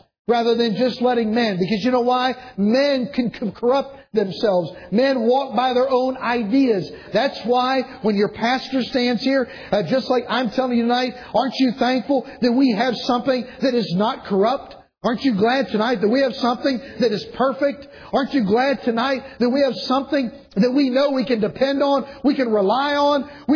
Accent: Ohio, United States; born there; I mean, as soon as we were born there, I was born in Ohio, I mean, right into the church.

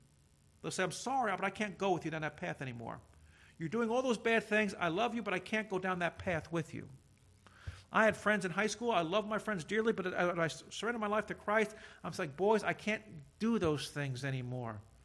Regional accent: Kearney, United States; They say, where'd you grow up? In Kearney? You're pastoring? In your hometown? Yeah.

